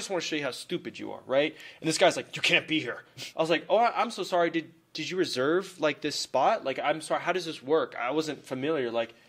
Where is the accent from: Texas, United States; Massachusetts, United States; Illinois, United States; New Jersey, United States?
Texas, United States; San Antonio; My background with … I'm from San Antonio.